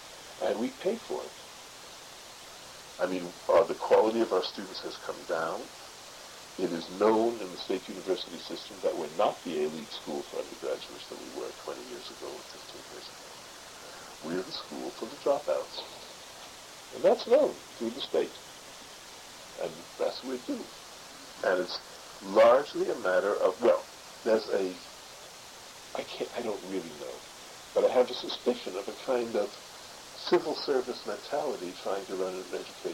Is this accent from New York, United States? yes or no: yes; New York City, New York, United States; my father's an artist, but I was raised in the Bronx.